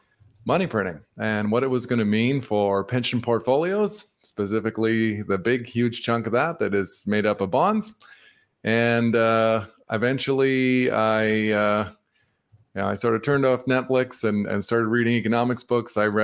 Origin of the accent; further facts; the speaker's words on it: Canada; I'm a Canadian financial services professional.